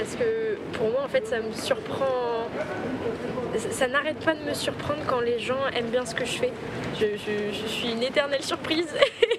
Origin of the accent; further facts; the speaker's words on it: France; je suis française